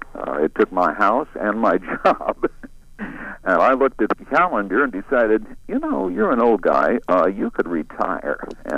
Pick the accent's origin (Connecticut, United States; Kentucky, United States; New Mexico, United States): New Mexico, United States; Right. I came from New Mexico.